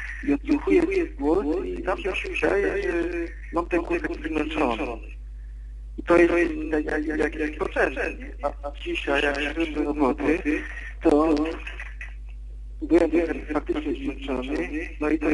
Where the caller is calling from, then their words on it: Masovian Voivodeship, Poland; spod Warszawy, 36 lat.